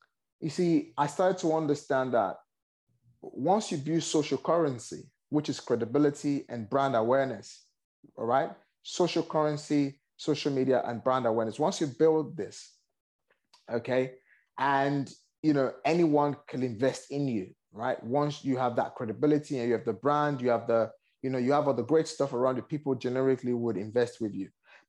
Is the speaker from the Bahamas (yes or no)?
no; Nigeria; I originally born and raised in Nigeria.